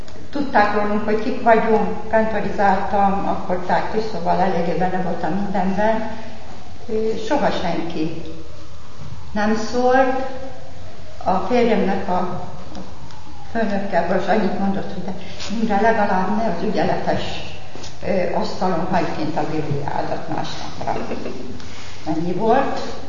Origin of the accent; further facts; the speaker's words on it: Szeged, Csongrád-Csanád, Hungary; Én szegedi vagyok